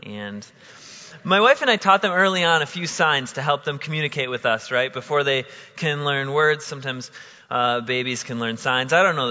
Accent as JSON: {"language": "English", "region": "Wisconsin", "country": "United States", "tie": "born or raised there", "said": "So I grew up in the Christian Reformed denomination in a small town in Wisconsin."}